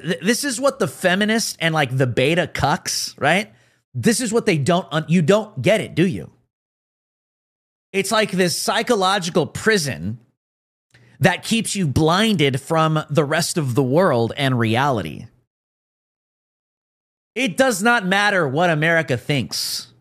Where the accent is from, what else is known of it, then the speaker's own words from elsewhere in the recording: United States; I mean, I'm an American